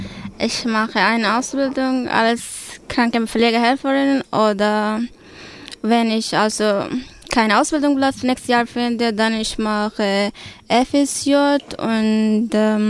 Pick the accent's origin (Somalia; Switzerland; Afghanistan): Somalia; German is a second language; moved away as an adult; now in Germany; Ich komme aus Somalien. Ich bin 20 Jahre alt. Ich lebe seit 2 Jahren in Deutschland.